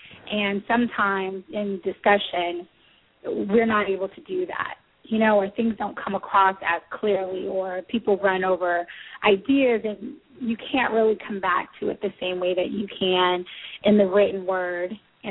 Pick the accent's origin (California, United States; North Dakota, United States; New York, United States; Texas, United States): California, United States; Los Angeles; My father is from Haiti, so my last name is French. I was raised in Los Angeles, in the entertainment industry.